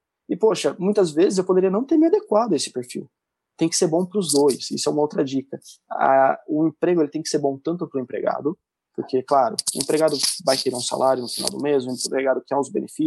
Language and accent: Portuguese; Limeira, São Paulo, Brazil; Cara, eu sou de Limeira, uma cidade interior, pouco mais de 300 mil habitantes